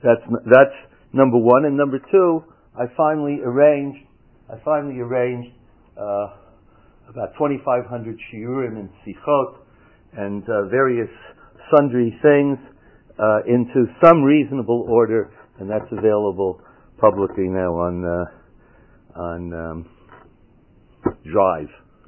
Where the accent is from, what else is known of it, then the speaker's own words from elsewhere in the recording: Israel; I'm from Israel